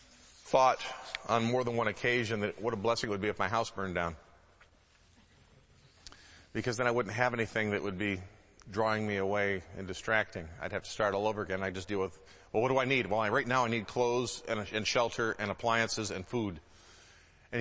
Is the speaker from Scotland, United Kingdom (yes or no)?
yes; Scotland, United Kingdom; I'm a collector. I'm Scottish. I collect everything.